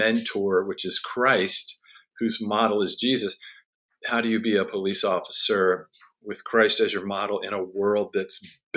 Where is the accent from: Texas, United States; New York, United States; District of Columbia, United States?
District of Columbia, United States; Washington; And so I'm from Washington, D.C., That's where I grew up.